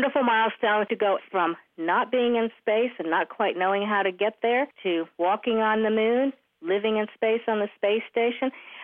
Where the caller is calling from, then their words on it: Bartlesville, Oklahoma, United States; I'm calling from Bartlesville, Oklahoma.